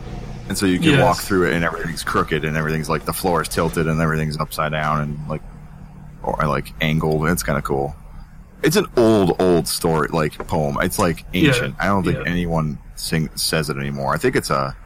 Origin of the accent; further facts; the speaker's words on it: New England, United States; I mean, I'm from New England.